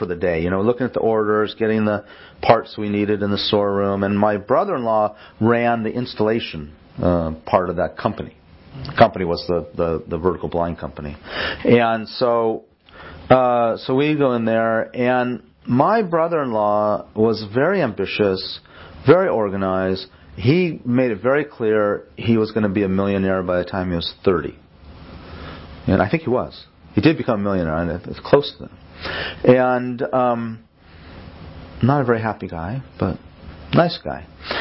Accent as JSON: {"language": "English", "region": "California", "country": "United States", "tie": "born or raised there", "said": "I grew up outside Los Angeles. I was of the surfer hippie crowd."}